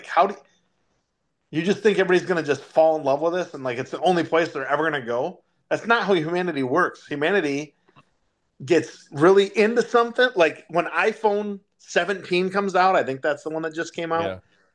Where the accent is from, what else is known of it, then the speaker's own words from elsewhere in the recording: Michigan, United States; I'm from West Michigan, so we're all pretty conservative here.